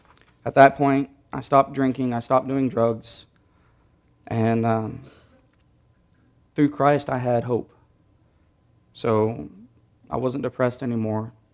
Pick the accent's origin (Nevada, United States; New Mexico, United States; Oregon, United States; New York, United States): New Mexico, United States; Ruidoso; also born or lived in Texas; I was born here in Texas in a small town up in the Panhandle, but I lived most of my life since I was 6 years old in Ruidoso, New Mexico.